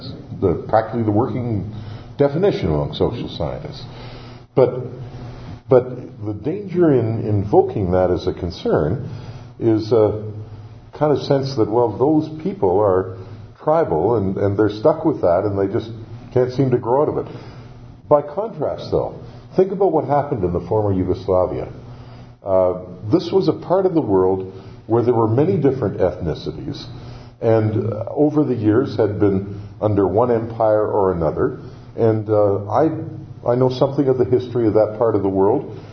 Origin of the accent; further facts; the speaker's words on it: Canada; being Canadian means being committed to diversity, and that's why I'm so much happier than my American friends.